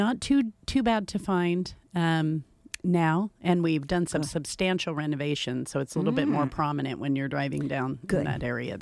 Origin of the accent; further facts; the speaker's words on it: Alaska, United States; now in Longview, United States; No, I'm from Alaska.